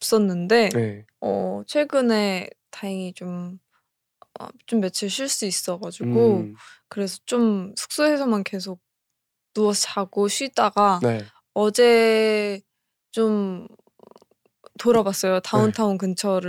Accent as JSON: {"language": "Korean", "country": "South Korea", "said": "저는 한국에서 온"}